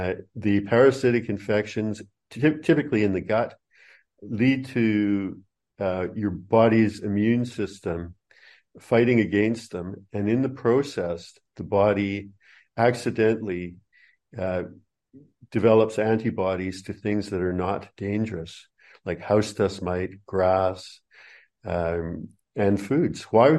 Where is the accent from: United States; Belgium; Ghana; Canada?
Canada; moved away as an adult; also born or lived in New Zealand; now in Australia; the reason I don't speak with the proper Australian twist to my accent is because I have only lived here in Australia for 12 years now. Prior to that, I lived in New Zealand. And before that, I lived in Canada.